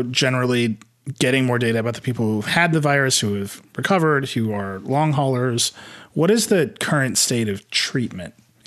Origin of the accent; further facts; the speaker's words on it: Midwest, United States; I'm from the Midwest.